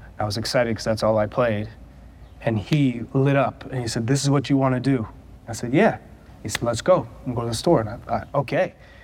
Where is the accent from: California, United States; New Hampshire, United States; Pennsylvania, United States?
New Hampshire, United States; I grew up in New Hampshire, which, one, it's all white kids that didn't play soccer for the most part.